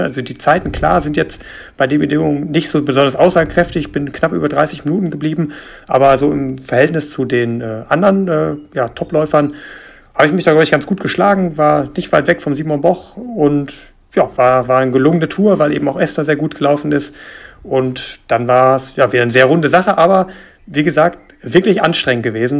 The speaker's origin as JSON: {"language": "German", "region": "North Rhine-Westphalia", "country": "Germany", "said": "viele in meiner Heimat eben auch gewesen, hier mit Bocholt, Sonsbeck, auch Dortmund"}